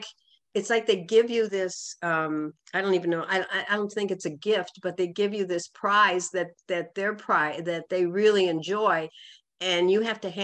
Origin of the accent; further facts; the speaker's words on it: Midwest, United States; accent: Midwestern nasal twang; I know I'm from the Midwest originally, and they always say we Midwesterners have a nasal twang